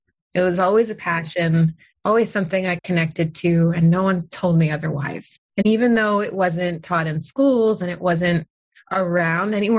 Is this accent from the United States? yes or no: yes; United States; And I was a rebel because I came from the United States. I was like the only American at this all girls Catholic school.